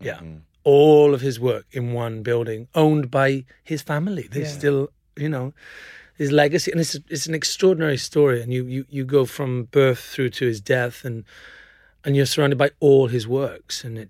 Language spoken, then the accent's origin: English; Wales, United Kingdom; Because I'm Welsh.